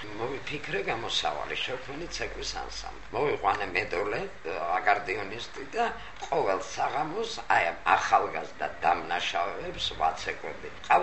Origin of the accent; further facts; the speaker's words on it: Tbilisi, Georgia; გავიზარდე, სადაც ცხოვრობ ახლა, იარმკა ქვია ამას, ალექსანდროვის ბაღის წინ.